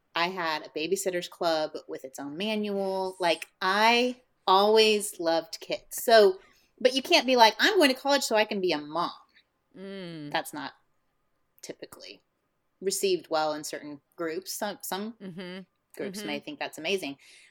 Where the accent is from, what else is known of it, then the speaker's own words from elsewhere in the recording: Indiana, United States; Yeah, I grew up in Indiana on 5 acres of land and was homeschooled for a majority of that time.